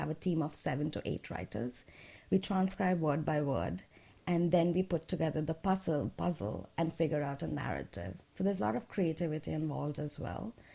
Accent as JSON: {"language": "English", "country": "India", "moved": "yes", "lives_now": "United States", "said": "Actually, it's funny because I'm from India."}